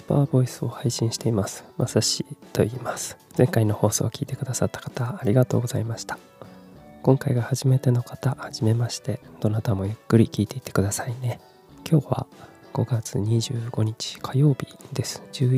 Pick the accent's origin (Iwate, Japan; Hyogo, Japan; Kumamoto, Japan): Kumamoto, Japan; also born or lived in Tokyo; 3月に仕事を辞めてから、東京から地元の熊本に帰ってきました。